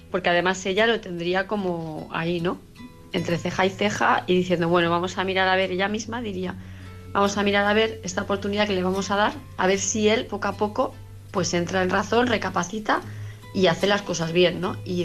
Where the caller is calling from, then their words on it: Palma de Mallorca, Balearic Islands, Spain; de Palma de Mallorca